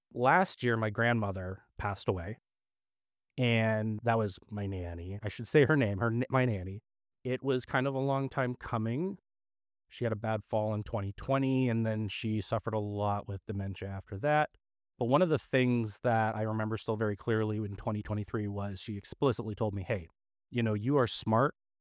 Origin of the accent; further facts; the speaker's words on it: Hamilton, Ontario, Canada; I was born and raised in Hamilton. I lived on the mountain for quite a long time.